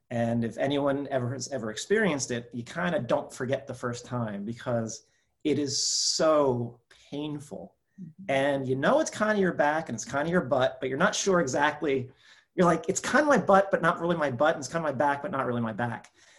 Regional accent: New Jersey, United States; I am from New Jersey, suburban New Jersey, and I was always playing sports as I was young.

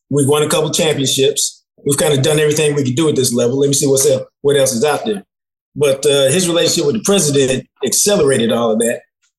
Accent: Dallas, Texas, United States; I grew up in Dallas, and I just could not see myself in a small city.

